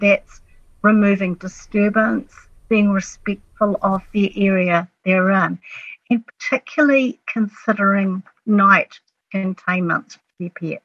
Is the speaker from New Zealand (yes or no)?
yes; New Zealand; part of being a Kiwi, we have a relationship with this extensive, beautiful coast.